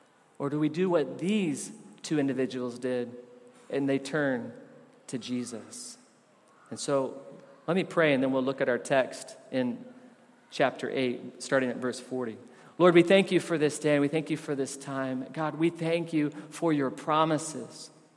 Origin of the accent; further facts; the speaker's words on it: Tennessee, United States; I grew up in Tennessee, but those pagans in Georgia, they had the lottery.